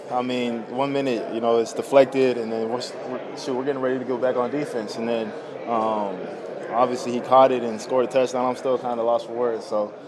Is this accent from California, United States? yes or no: yes; California, United States; I'm from the Bay Area, so I knew what type of guy he was.